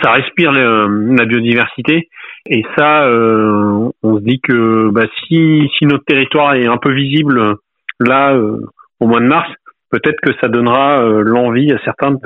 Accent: Normandy, France; now in Charente, France; nous, on est de Charente, ma femme est parisienne, moi je suis normand, on est venu là sur le tard, on s'installe à plus de 30 ans

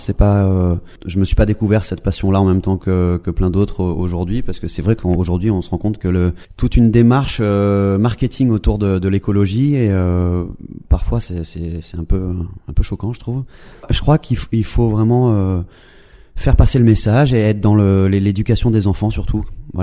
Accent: Capbreton, Nouvelle-Aquitaine, France; mais aussi chez moi à Cap-Breton

